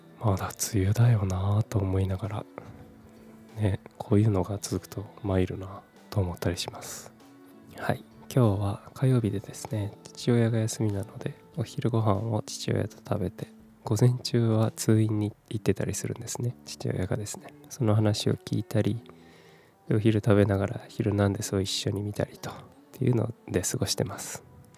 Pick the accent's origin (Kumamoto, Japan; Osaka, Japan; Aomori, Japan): Kumamoto, Japan; also born or lived in Fukuoka / Tokyo; 18歳から福岡、30歳から東京で暮らし、退職を機に地元の熊本に帰ってきた36歳フリーランスの僕が